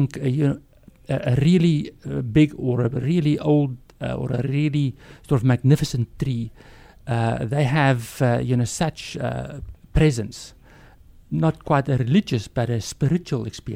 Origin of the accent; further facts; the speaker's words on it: South Africa; moved away; I'm born and bred in South Africa. We moved here as a family in about 12 years ago.